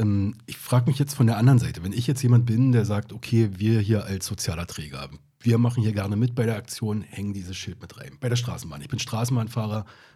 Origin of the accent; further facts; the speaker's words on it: Brandenburg, Germany; Ich komme ja selber auch aus Brandenburg. Ich habe in Cottbus gewohnt, also einer Stadt mit einer sehr großen rechtsextremen Vergangenheit und Gegenwart, muss man sagen.